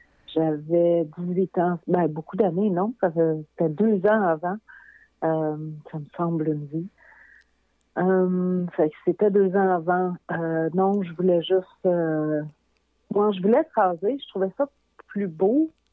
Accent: Matane, Quebec, Canada; Tu sais, je venais de Matane, c'était très difficile pour moi d'accepter puis de me sentir à l'aise dans cette situation-là.

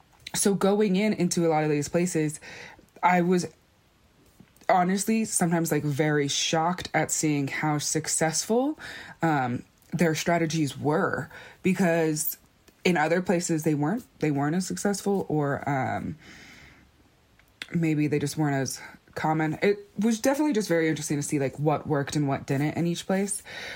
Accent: Black Mesa, Arizona, United States; and I'm from Black Mesa

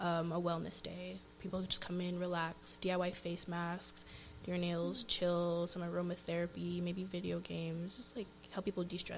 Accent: Montreal, Quebec, Canada; I think my experience is a bit different since I'm from Montreal.

